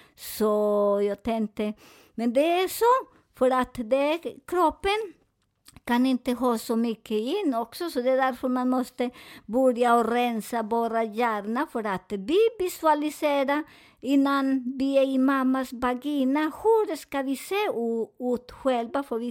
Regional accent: Colombia; Swedish is a second language; För ni vet att jag är från Colombia

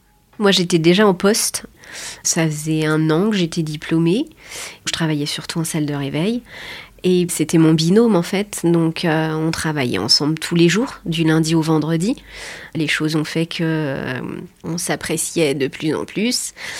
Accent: Pays de la Loire, France; moved away as an adult; now in Boulogne-Billancourt, France; On était une famille recomposée, on vient de Vendée, on était au Sable d'Olonne pendant 10 ans.

